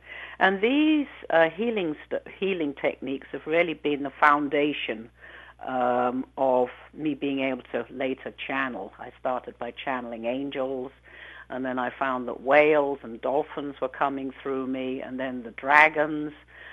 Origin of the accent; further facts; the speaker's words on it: London, United Kingdom; born there; I was born in London, England, and but I wasn't raised there. My father was a doctor in the British military, and so we were traveling as kids.